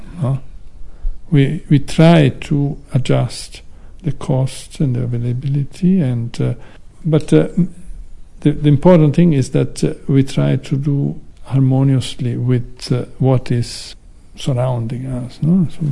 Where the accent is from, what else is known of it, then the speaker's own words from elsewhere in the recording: Italy; now in Auroville, India; I came in 1968 to Auroville with Gloria. We are coming from Italy, and from then we have started to make some construction.